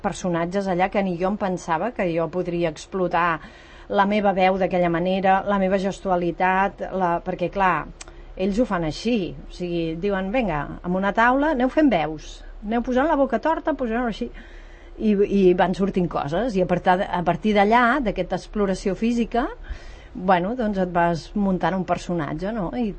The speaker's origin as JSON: {"language": "Catalan", "town": "Tarragona", "region": "Catalonia", "country": "Spain", "tie": "born or raised there", "said": "jo sóc de Tarragona i... I també, doncs, de petita recordo anar a veure molt, molt totes les ruïnes romanes"}